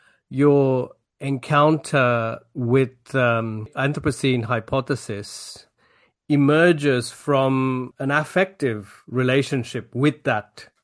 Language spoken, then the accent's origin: English; Colombo, Western Province, Sri Lanka; my own childhood in Colombo in Sri Lanka